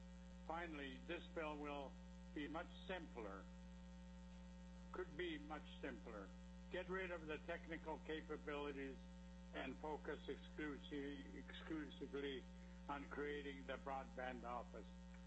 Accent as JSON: {"language": "English", "town": "Akiak", "region": "Alaska", "country": "United States", "said": "from Akiak, Alaska. I'm currently the chairman of 17 tribes in Western Alaska."}